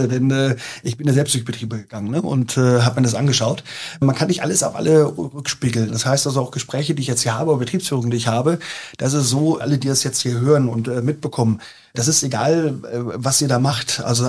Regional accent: Bentheim, Lower Saxony, Germany; ursprünglich komme ich aus Bentheim. Bentheim ist etwa 30 Kilometer von hier entfernt.

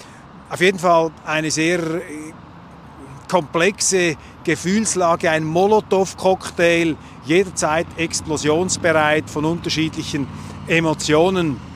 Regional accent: Switzerland; wie wenig Kritik einem da entgegenschlägt, auch als Schweizer

